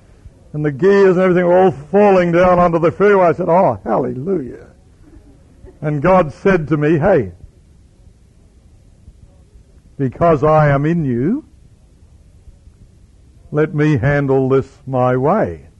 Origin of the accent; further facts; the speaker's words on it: Australia; I said, no, I confess I'm not. I'm an Australian.